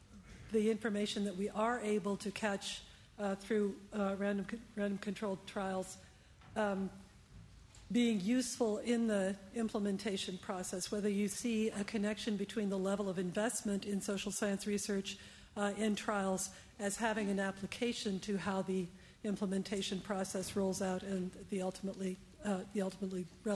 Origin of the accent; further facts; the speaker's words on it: United States; from the United States.